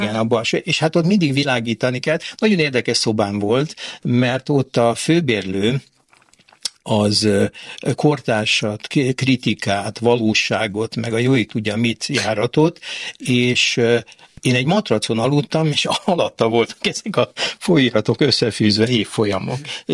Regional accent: Szeged, Csongrád-Csanád, Hungary; born there; Én ugye Szegeden születtem, az édesapám az jogászember volt

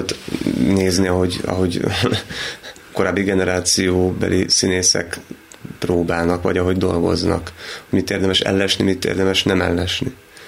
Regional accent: Budapest, Hungary; mondom ezt úgy, hogy pesti vagyok, és akkor elhúzok Szegedre

